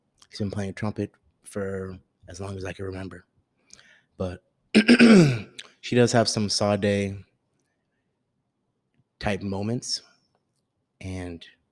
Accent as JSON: {"language": "English", "country": "Germany", "tie": "born or raised there", "also_born_or_lived": "Europe", "said": "I'm a European boy. Even though I'm an American, I grew up in Europe. I feel like a European boy. I lived 8 years in Germany, and that's my home."}